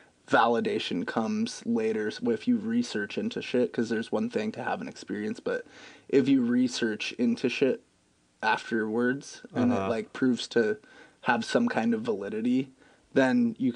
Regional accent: Washington, United States; Yeah, born and raised in Washington. It's a good spot.

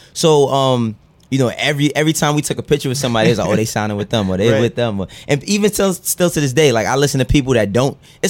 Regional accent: Bronx, New York, United States; also born or lived in Maryland; I was born in the Bronx. I lived there until I was about 10. Moved to Maryland for a year, and then moved back to the Bronx, and then moved to Harlem.

